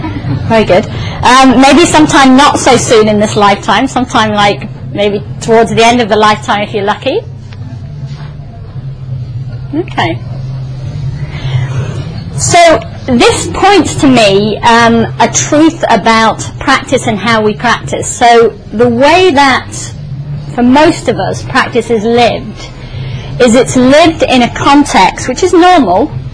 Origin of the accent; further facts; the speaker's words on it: England, United Kingdom; now in Spain; I'm from England, obviously, but I live in Spain, in quite a remote part of Spain.